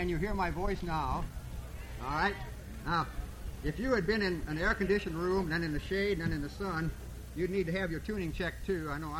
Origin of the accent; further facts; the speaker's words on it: Indiana, United States; And we're in my home state of Indiana in 1971, 3 years ago